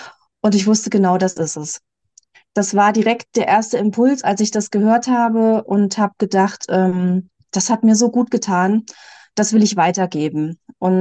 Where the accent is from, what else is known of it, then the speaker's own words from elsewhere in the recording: Guxhagen, Hesse, Germany; Ich komme aus Nordhessen, Guxhagen, vielleicht kennt das jemand, in der Nähe von Kassel. Hab zwei Kinder, 20 und 15 Jahre alt